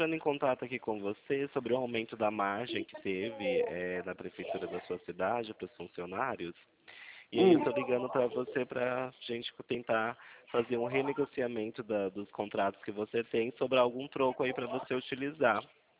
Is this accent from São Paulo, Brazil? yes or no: yes; Itu, São Paulo, Brazil; Não, eu sou de Itu, São Paulo